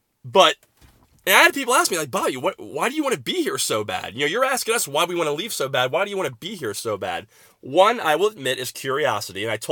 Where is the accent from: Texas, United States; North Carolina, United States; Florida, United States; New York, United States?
Florida, United States; Tampa; I'm from Tampa. My entire family is here.